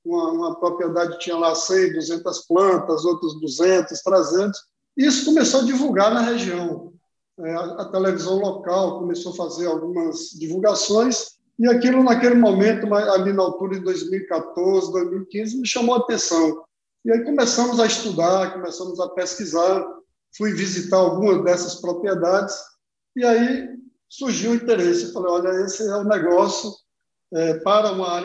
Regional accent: Vitória da Conquista, Bahia, Brazil; nós somos originários da região de Vitória da Conquista, Itapetinga e ali nas proximidades de Ilhéus.

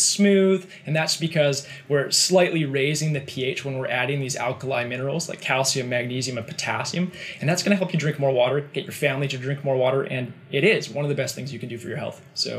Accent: Vancouver, British Columbia, Canada; we're from Vancouver. I'm born and raised in Vancouver

